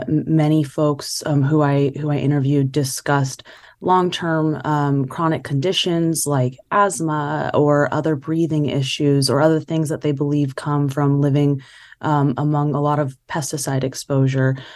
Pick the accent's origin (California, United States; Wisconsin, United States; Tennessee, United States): California, United States; Bakersfield; I grew up in Bakersfield, and you know, it's bigger than Madera.